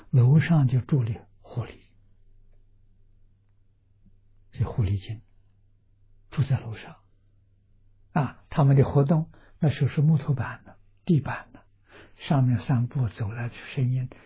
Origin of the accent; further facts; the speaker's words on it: Wuhu, Anhui, China; 我们家乡出米，属于芜湖这个地区